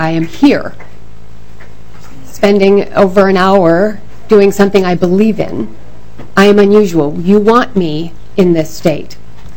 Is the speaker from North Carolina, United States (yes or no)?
no; Minnesota, United States; Last year was the first time I felt maybe I shouldn't be a Minnesotan, even though I am a Minnesotan.